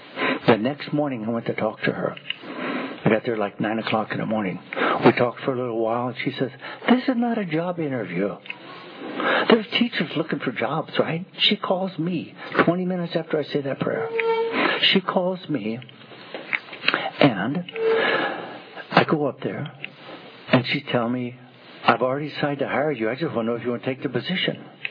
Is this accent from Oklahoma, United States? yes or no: no; Bakersfield, California, United States; And I came from Bakersfield, a very conservative town